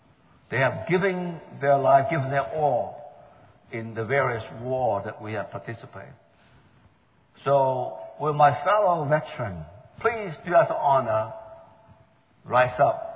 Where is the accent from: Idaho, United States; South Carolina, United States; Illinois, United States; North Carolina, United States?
Idaho, United States; also born or lived in Bay Area; now in Houston, United States; Or, as I often complain, the heat of Houston since I moved from the Bay Area. Sometime I wish I moved back to the place I grew up, Idaho, where it's nice and cool in the summer.